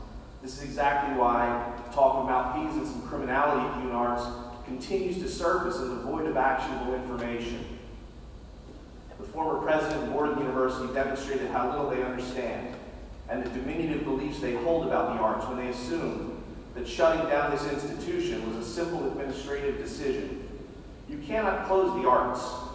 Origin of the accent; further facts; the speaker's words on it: Pennsylvania, United States; now in Philadelphia, United States; I moved to Philly from Delco in August of 1990, and I never left. A first-generation college student. The son of a hairdresser and a shipyard electrician.